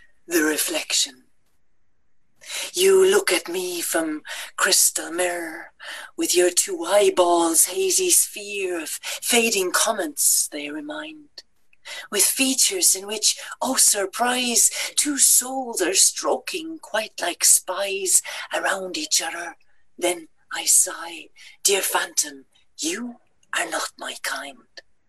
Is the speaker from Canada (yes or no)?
no; Münster, North Rhine-Westphalia, Germany; another poem by the main poet of my hometown Münster